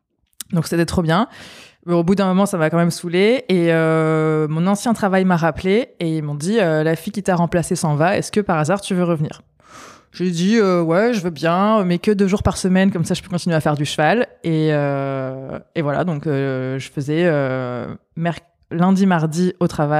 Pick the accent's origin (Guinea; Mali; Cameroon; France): France; Aix-en-Provence, Provence-Alpes-Côte d'Azur; Donc j'ai grandi à côté d'Aix-en-Provence, où on est toujours.